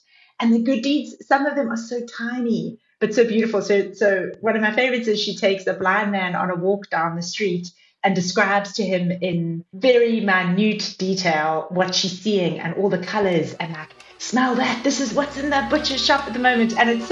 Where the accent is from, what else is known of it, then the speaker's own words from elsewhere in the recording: South Africa; Growing up in South Africa is very different.